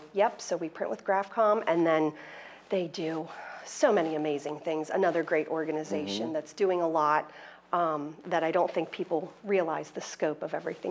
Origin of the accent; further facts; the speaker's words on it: United States; So to back up a little bit, Troy and I grew up in Adams County.